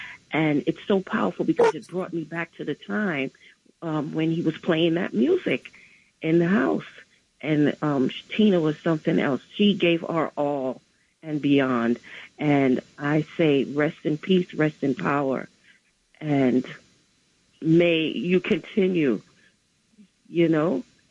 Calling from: Bronx, New York, United States; Yes, I'm calling from the Bronx.

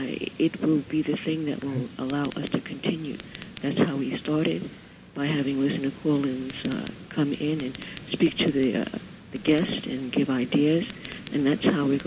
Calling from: Brooklyn, New York, United States; I'm calling from Brooklyn.

